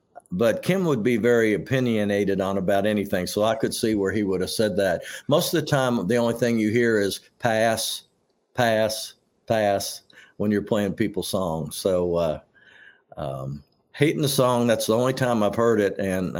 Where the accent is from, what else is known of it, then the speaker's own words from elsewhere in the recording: Kentucky, United States; it was kind of bluegrassy, and I'm from Kentucky.